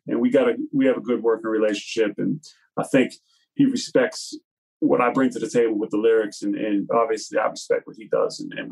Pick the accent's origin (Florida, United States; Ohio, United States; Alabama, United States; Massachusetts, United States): Massachusetts, United States; and I grew up out here in Mass